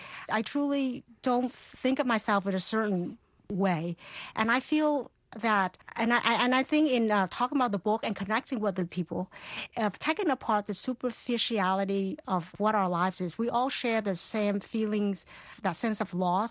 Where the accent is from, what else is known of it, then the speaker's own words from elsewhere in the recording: Port Arthur, Texas, United States; I grew up in Port Arthur, Texas, that's when we first arrived.